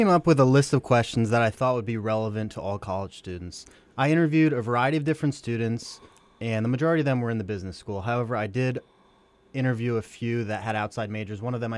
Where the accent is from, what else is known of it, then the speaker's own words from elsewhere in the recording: Pennsylvania, United States; Okay, so yeah, I'm from the Lehigh Valley originally. I grew up here, and I am a fan of WDIY